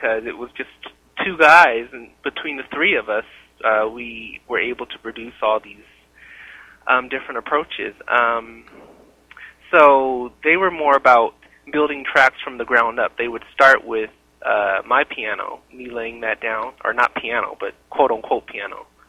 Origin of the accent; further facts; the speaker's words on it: California, United States; Well, you know, I'm from Southern California.